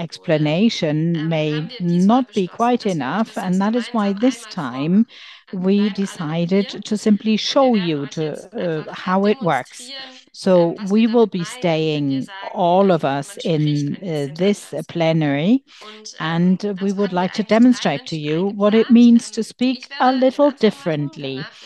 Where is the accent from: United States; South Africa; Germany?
Germany; I'm from Germany.